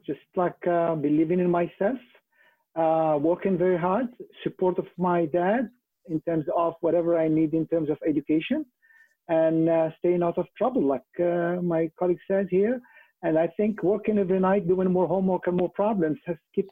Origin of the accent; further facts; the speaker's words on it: Marrakesh, Marrakesh-Safi, Morocco; I'm originally from Morocco, in Marrakesh.